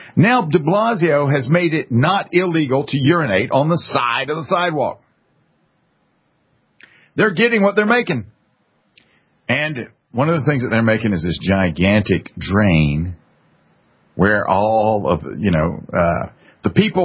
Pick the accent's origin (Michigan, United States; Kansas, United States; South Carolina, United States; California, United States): South Carolina, United States; the New York Attorney General is just a guy from out of town, because I'm from South Carolina.